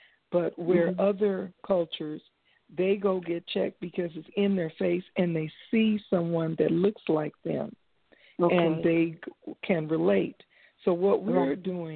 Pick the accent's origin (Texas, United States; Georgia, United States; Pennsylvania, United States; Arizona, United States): Arizona, United States; now in Los Angeles, United States; I'm from Arizona. I'm working here in Arizona. I have some business to take care of, but I live in Los Angeles on a regular basis.